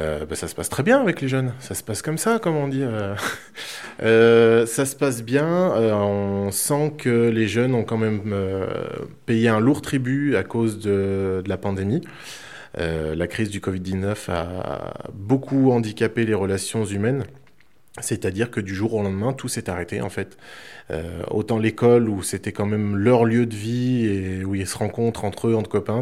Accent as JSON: {"language": "French", "town": "Montrevel-en-Bresse", "region": "Auvergne-Rhône-Alpes", "country": "France", "tie": "born or raised there", "said": "Alors moi, j'ai grandi à Montrevel-en-Bresse, donc c'est loin de la cité, donc c'est à 18 km de Bourg. J'ai passé toute mon enfance, mon adolescence dans la campagne."}